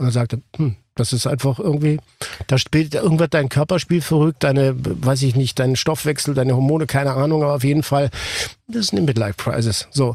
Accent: Ticino, Switzerland; born there; Ich bin ja aus dem Tessin gebürtig und liebe die mediterrane Lebensart.

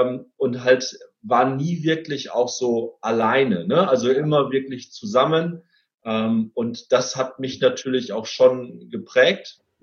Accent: Cloppenburg, Lower Saxony, Germany; ich bin in Kloppenburg groß geworden. Kloppenburg ist eine Kleinstadt im schönen Bundesland Niedersachsen. Ich bin dort groß geworden mit meinen Eltern, mit meinen beiden Geschwistern.

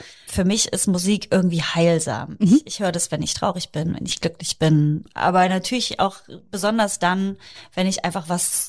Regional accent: Halberstadt, Saxony-Anhalt, Germany; Dann spiele ich in meiner Heimatstadt, in Halberstadt, was ja einfach auch die Kleinstadt … Hauptzentrale ist, ne? Also wäre ich nicht da geboren

